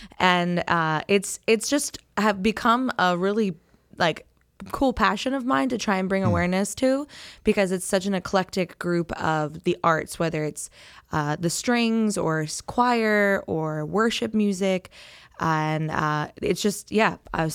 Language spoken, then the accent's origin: English; Pennsylvania, United States; Yeah, so I grew up in Lancaster County. I grew up on my family's dairy farm, and it's still in our family today.